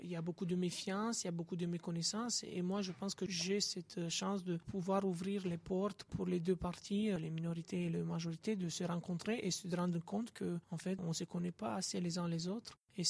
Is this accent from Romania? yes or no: yes; Romania; French is a second language; moved away as an adult; now in France; Moi, personnellement, je suis venu de Roumanie, ça fait 5 ans, et je suis arrivé en France avec un contrat de travail.